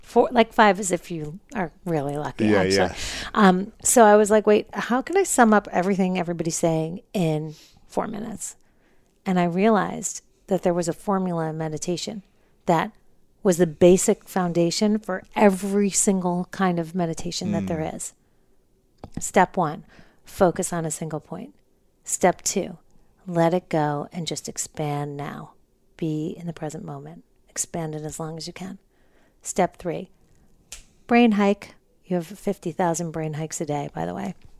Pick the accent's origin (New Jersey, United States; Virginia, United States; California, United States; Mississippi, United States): New Jersey, United States; also born or lived in Manhattan, New York; I was born in Manhattan, grew up in New Jersey, moved back to Manhattan in 89, and I was there until 2010.